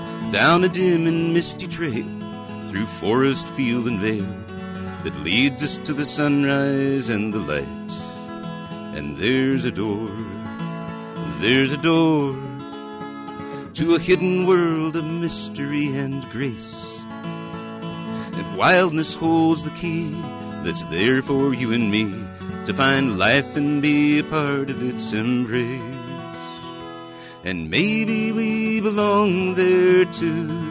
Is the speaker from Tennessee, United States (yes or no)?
no; Sioux City, Iowa, United States; Well, yeah, because I grew up in a music family, and I grew up in Sioux City, Iowa, as a matter of fact.